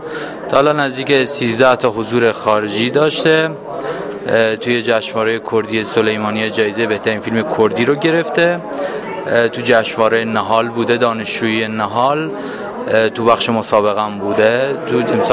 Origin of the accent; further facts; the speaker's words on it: Sanandaj, Kurdistan, Iran; ، بچه سنندجم